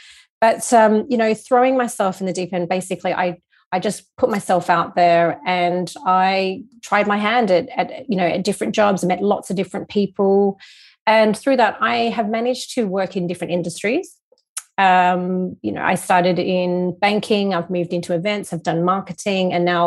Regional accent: Australia; moved away as an adult; also born or lived in Hong Kong; now in London, United Kingdom; So I was born in Hong Kong, but I was raised in Australia. And when I left, which was probably about 19 years ago, I took the risk.

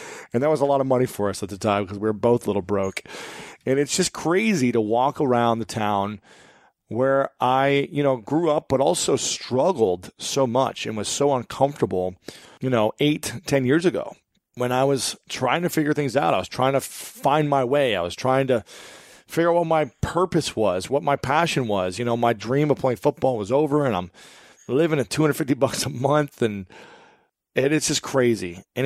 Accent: Columbus, Ohio, United States; I just got back from my hometown, Columbus, Ohio, O-H-I-O, and had an incredible time.

